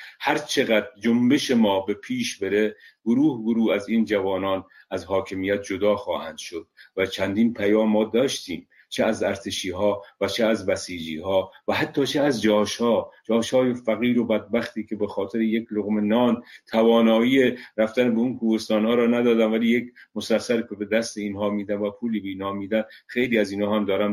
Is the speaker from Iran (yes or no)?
yes; Iran; من به عنوان یک ایرانی